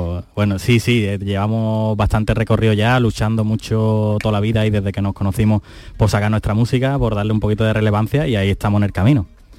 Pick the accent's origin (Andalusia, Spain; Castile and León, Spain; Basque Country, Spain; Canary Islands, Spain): Andalusia, Spain; Fuente de Andalucía; mis dos compadres que son madrileños y yo que soy de aquí de Fuente de Andalucía, de Sevilla.